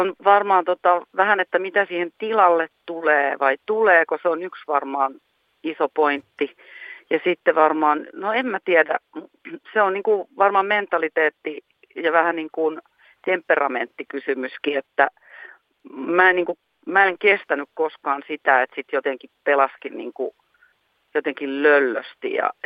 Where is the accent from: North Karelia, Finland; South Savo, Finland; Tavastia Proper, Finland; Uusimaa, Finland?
Tavastia Proper, Finland; Forssa; mä synnyin ja kävin kouluja Forssassa ja Forssa oli silloin ja on edelleenkin aika vahva koripallokaupunki.